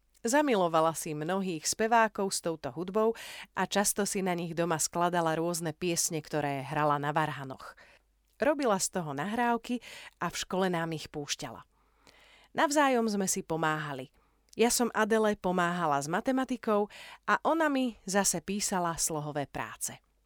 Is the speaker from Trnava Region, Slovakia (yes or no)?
yes; Trnava, Trnava Region, Slovakia; Druhá súťaž bola u mňa doma v Trnave a na nej som vyhrala fotoaparát.